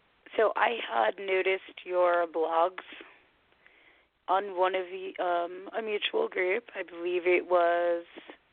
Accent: New York, United States; now in Winston-Salem, United States; I'm originally from New York. I'm down here about 2 years now.

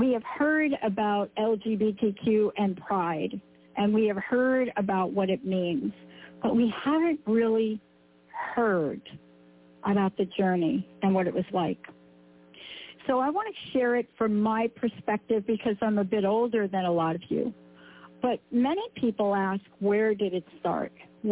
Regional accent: New York, United States; I'm a kid from New York, so I understand where the battle took place

